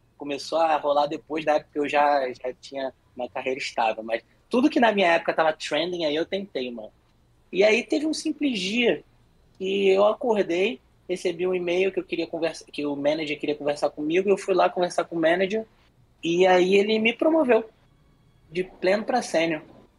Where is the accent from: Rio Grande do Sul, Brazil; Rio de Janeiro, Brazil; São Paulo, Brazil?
Rio de Janeiro, Brazil; eu sou natural do Rio de Janeiro, tá? Fui nascido e criado em Rocha Miranda, que é um bairro bem humilde lá da zona norte do Rio de Janeiro, tá?